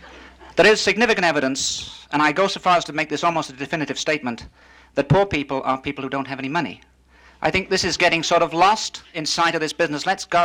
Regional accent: Northern England, United Kingdom; accent: northern English; But it was impressed upon me that my language was wrong, that the way I spoke, my particular northern accent

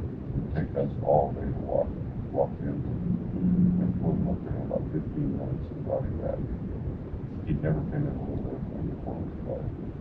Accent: Great Falls, Montana, United States; We got up to Great Falls there, and that's my home country.

